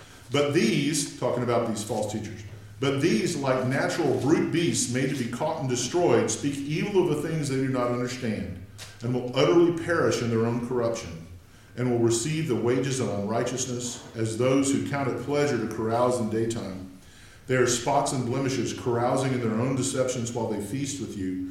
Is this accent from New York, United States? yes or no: no; Texas, United States; I grew up in South Texas.